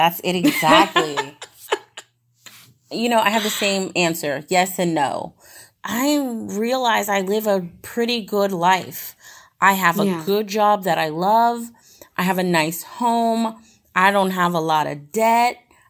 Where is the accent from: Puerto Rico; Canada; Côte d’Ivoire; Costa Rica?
Puerto Rico; I'm Puerto Rican and I'm African American.